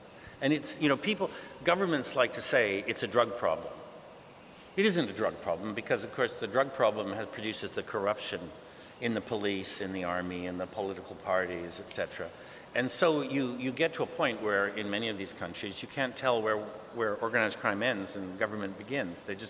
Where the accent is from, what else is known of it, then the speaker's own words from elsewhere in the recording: Canada; but wait a minute, I'm a Canadian.